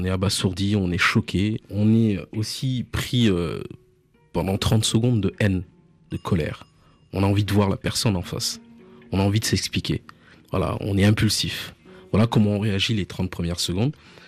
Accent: France; ma carte d'identité indique que je suis français.

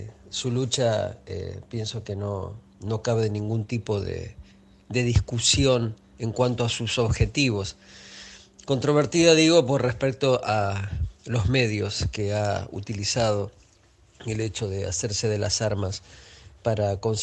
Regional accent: Buenos Aires, Argentina; de Buenos Aires, Argentina.

